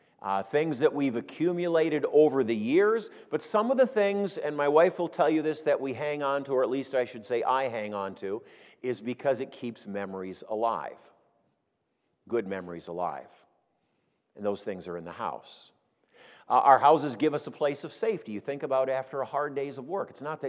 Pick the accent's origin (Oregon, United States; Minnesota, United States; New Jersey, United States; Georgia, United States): Minnesota, United States; Minneapolis; Sometimes a large three-story house, the kind I grew up in Minneapolis.